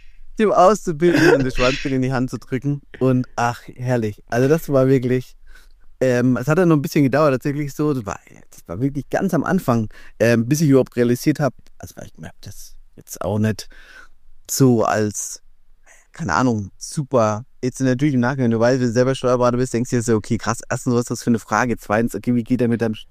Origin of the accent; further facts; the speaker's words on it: Schweinfurt, Bavaria, Germany; ich komme ja aus Schweinfurt